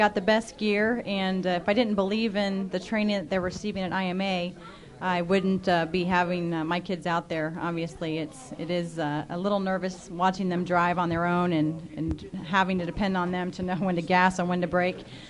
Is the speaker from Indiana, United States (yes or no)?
yes; Indianapolis, Indiana, United States; I'm from Indianapolis, so motorsports has been part of my life since I was these kids' age.